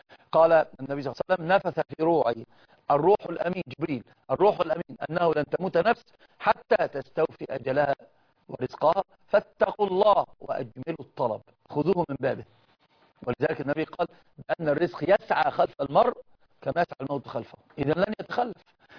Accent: Alexandria, Alexandria Governorate, Egypt; اسكندريه.

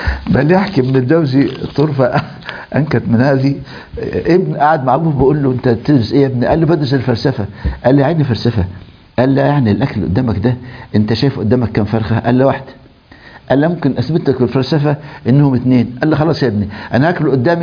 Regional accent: Egypt; كان عندنا في مصر الشعراء القدامى في عصر الحديث مش بعيد

